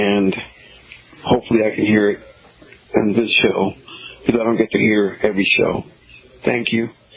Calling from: Corpus Christi, Texas, United States; I'm calling from Corpus Christi, Texas.

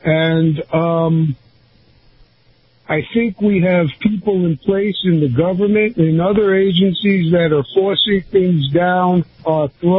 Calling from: Sarasota, Florida, United States; from Sarasota.

